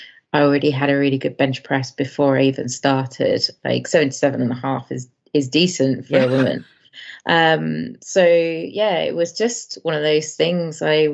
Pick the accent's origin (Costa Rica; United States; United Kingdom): United Kingdom; So as a Brit, to compete in London was fantastic, like once in a lifetime kind of experience.